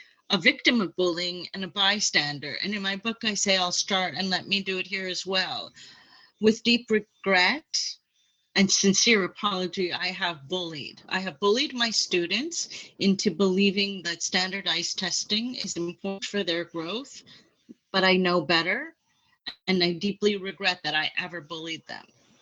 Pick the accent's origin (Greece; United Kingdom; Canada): Canada; now in United States; I'm from Canada, from another country as well